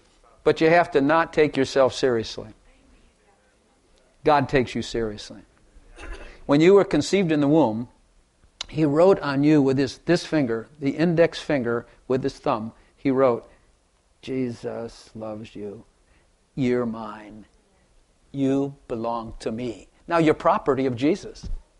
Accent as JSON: {"language": "English", "town": "Chicago", "region": "Illinois", "country": "United States", "tie": "born there", "said": "I'm glad I came south. I was born in Chicago, mafia family, all that kind of bad stuff."}